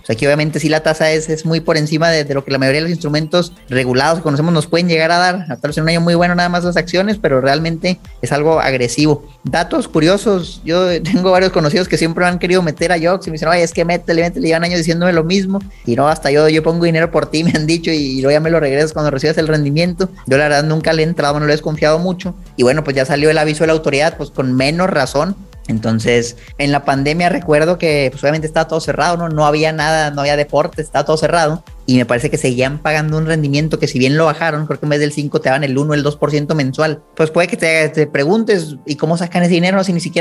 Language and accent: Spanish; Chihuahua, Mexico; yo soy de Chihuahua, y ahí salieron varios fraudes